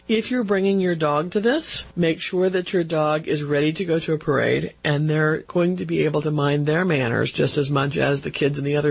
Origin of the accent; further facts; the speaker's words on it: Indiana, United States; growing up in Indiana on a big farm, feeding all the horses and the cows grains and hay